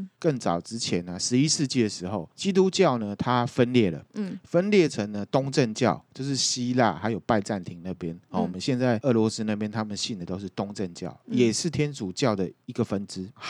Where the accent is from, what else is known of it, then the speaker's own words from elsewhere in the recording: Taiwan; 就像我们台湾人会去问卜一样嘛。